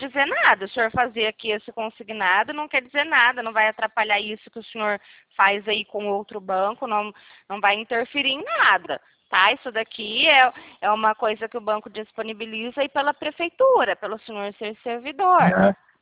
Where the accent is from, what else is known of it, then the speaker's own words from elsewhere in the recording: Arapongas, Paraná, Brazil; Eu sou aqui de Arapongas mesmo.